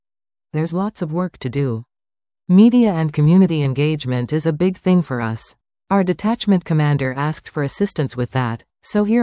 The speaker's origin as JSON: {"language": "English", "town": "West Elgin", "region": "Ontario", "country": "Canada", "tie": "born or raised there", "said": "I grew up in West Elgin. I called Dutton my home."}